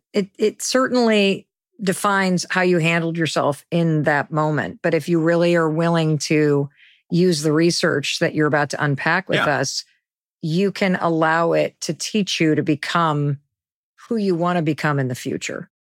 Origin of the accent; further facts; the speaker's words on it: Midwest, United States; I went east for college. I grew up in the Midwest.